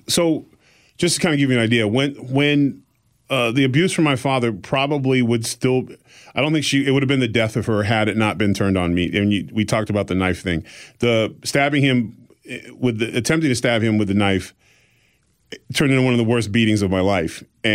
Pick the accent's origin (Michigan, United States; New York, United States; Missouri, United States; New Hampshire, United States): New Hampshire, United States; Exeter; born there; And I was born in Exeter, New Hampshire